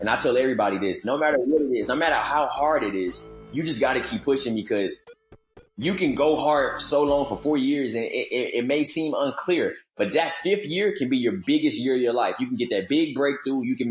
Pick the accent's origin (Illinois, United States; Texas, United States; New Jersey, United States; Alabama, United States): Texas, United States; Houston; now in Oklahoma City, United States; I'm originally from Houston, Texas. So I grew up in Houston all my life, went to school in San Antonio.